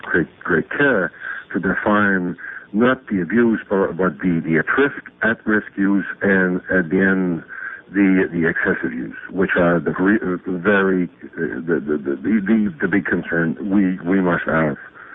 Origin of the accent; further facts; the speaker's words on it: Montreal, Quebec, Canada; first language fr; English is a second language; I'm a Francophone senator from the province of Quebec. I was born and raised in Montreal